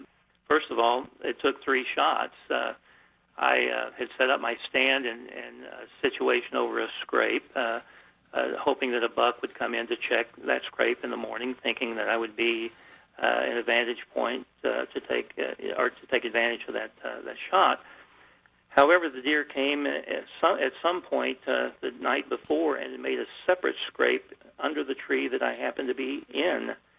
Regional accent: Texas, United States; I grew up in Texas, and there, most of the land was under lease, and if you didn't know someone who had a lease that you could hunt on, then there was no place to go.

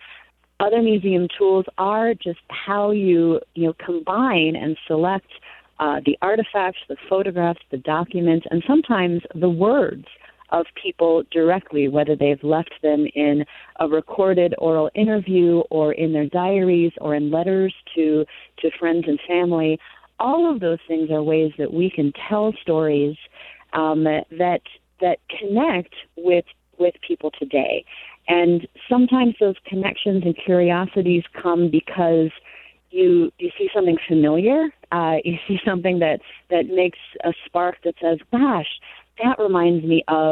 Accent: Minneapolis, Minnesota, United States; I grew up in Minneapolis

